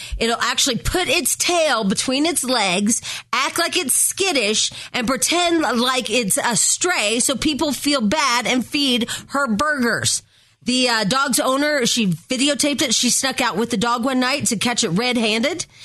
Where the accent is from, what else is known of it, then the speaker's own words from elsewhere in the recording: Midwest, United States; When I was growing up in the Midwest, our dogs ran around it all day.